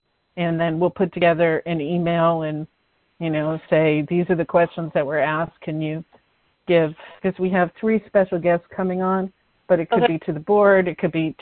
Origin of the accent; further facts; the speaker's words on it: Carmel, California, United States; Well, you know, I'm from Carmel. That's where my family is.